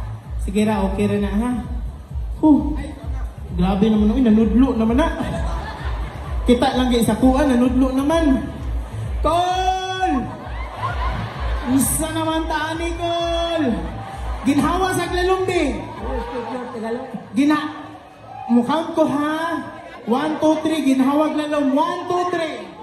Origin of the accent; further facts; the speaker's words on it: Davao, Davao Region, Philippines; Ah, nasa Davao, taga Davao ako.